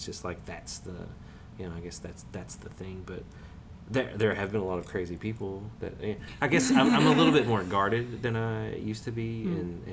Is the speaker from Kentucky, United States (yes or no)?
yes; Kentucky, United States; also born or lived in Lexington; You know, I come from Eastern Kentucky, like deep in Appalachia, and that's always felt like home, you know, but I never really planned on going back there or going back to a small town area after living in like Lexington.